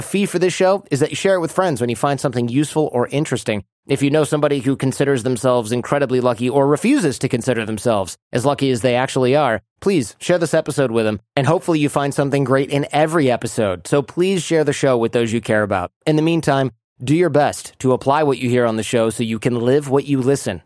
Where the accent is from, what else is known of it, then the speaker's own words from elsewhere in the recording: United States; born there; I'm so lucky I was born in the United States, for example.